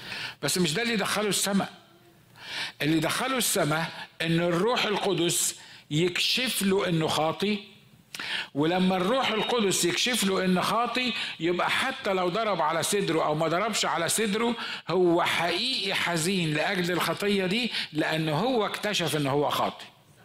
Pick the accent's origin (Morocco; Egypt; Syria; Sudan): Egypt; احنا عندنا في مصر كانوا بيسقونا خل